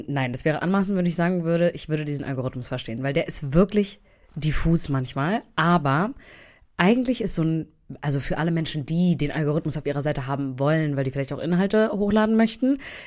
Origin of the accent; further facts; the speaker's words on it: Berlin, Germany; Also ich war auch immer, bin immer im Norden irgendwie gewesen. Ich bin in Pankow aufgewachsen, wohne jetzt auch immer noch da oben im Nordosten.